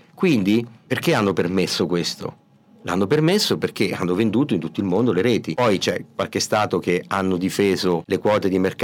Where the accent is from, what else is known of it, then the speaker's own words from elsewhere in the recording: Civitanova Marche, Marche, Italy; Io, per esempio, so di Civitanova, io mi ricordo tantissime band